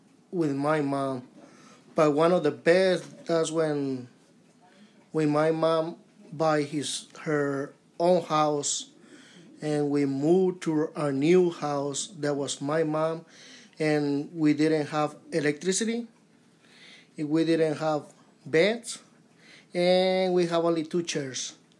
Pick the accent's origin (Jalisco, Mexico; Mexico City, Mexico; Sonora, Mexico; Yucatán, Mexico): Jalisco, Mexico; Tuxpan; English is a second language; I grew up in Tuxpan, Jalisco, south of Jalisco.